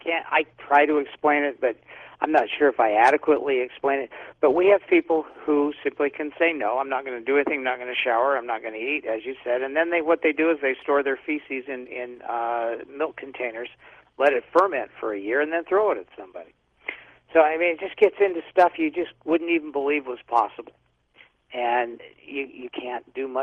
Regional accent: Utah, United States; I come from Utah, which is a religious place, and I admit to a religious upbringing.

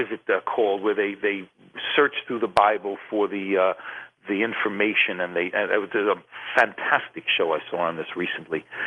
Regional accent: United States; I'm an American through and through. I love this country

